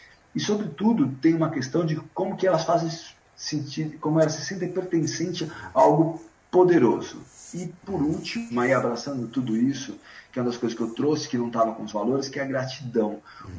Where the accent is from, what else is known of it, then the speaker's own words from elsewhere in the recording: Japoatã, Sergipe, Brazil; born there; also born or lived in Francisco Morato; Francisco Morato, que é uma cidade da Grande São Paulo, e que eu morei durante 14 anos, e a cidade que eu nasci, que fica em Sergipe, apesar de ser branco ar-condicionado, sou sergipana, chamado Japoatã.